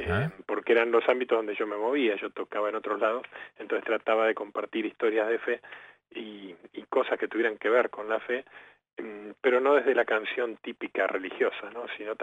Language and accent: Spanish; Buenos Aires, Argentina; yo soy de Buenos Aires, he nacido aquí, he criado aquí, digamos, y vivo aquí, hace 57 años ya, y hago música católica desde los 21, 22